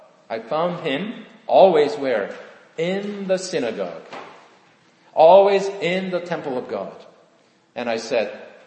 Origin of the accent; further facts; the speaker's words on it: South Korea; moved away; if you're growing up in Korea, you may not like it. Why? Because in Korea, to get into college is everything. The competition is so fierce. You think in America going to college is tough? Wait until you go into Korea. Literally, even today, 40 years ago when I was growing up in high school